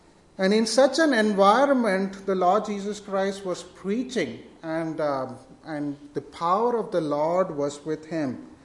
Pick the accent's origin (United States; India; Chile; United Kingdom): India; moved away; The place that I grew up in India, personal space is a luxury.